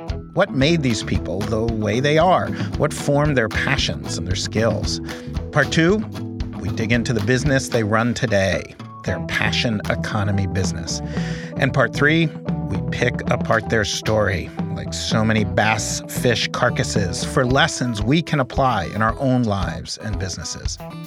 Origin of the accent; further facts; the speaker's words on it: New York City, New York, United States; So I grew up in Manhattan in New York City.